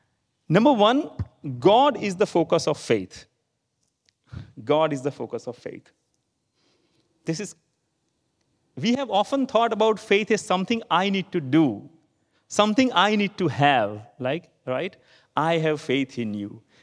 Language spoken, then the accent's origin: English; India; I come from India, and I have lived all my life with people who have what is generally considered Eastern religions.